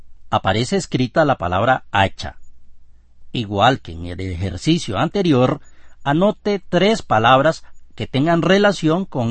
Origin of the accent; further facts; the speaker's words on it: Guanacaste, Costa Rica; me trae muchos recuerdos de mi niñez allá en Guanacaste. Recuerdo a mi abuelo trabajando en el campo y que yo le ayudaba.